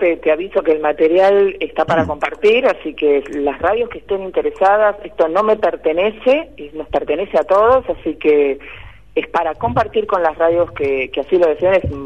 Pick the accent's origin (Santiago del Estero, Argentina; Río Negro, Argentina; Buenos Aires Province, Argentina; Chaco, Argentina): Buenos Aires Province, Argentina; Pinamar; now in Buenos Aires, Argentina; Yo soy de Pinamar, estaba trabajando en medios de Pinamar, y acá en Buenos Aires estaba trabajando en AGPEVA.